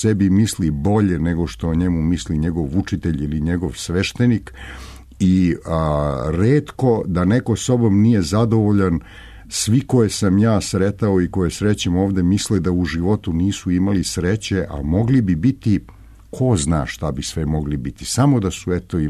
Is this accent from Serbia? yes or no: yes; Serbia; ja kao mali Srbin bio od samog početka ubačen u nešto što je samo naše